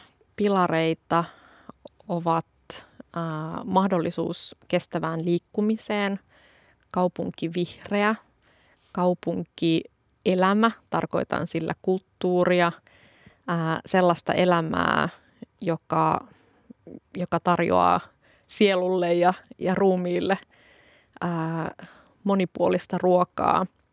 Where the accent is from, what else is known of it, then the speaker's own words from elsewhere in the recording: Pieksämäki, South Savo, Finland; Mähän oon kasvanut Etelä-Savossa Pieksämäellä hyvin sellaisessa vehreässä omakotitalo alueella, jossa meillä oli metsä, järvi oli ihan siinä kodin vieressä